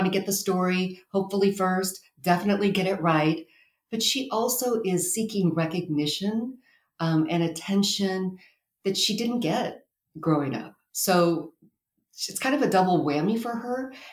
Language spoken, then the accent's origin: English; Midwest, United States; now in Phoenix, United States; I made her from the Midwest because I'm also from the Midwest. I made her feel like a fish out of water because I felt like a major fish out of water when I moved to Phoenix.